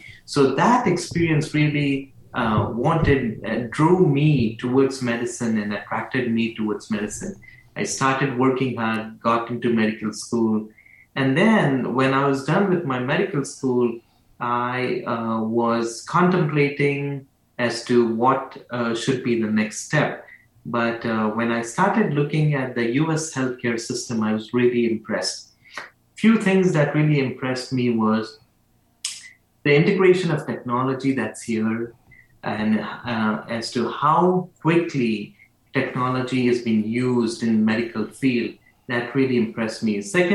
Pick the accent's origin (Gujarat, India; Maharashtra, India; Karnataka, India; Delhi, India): Karnataka, India; Belgaum; I'm actually from India, from a small town called as Belgaum. I was born in 1982, and then was raised up in that small town.